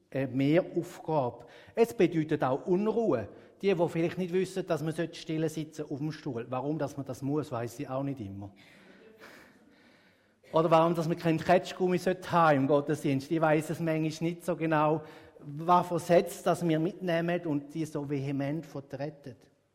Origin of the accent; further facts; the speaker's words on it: Switzerland; Als Schweizer lieben wir Beständigkeit.